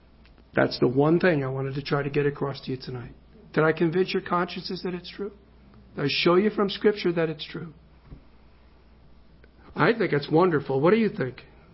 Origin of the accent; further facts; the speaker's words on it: New Jersey, United States; moved away as an adult; now in Midwest, United States; I was more obnoxious when I was just from New Jersey. Being in the Midwest for 25 years has kind of made me adapt my sense of humor